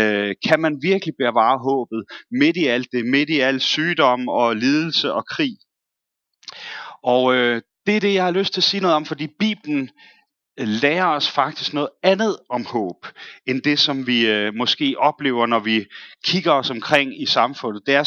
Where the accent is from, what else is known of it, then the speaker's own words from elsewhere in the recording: Bornholm, Capital Region of Denmark, Denmark; Det har jeg ikke set på Bornholm, hvor jeg kommer fra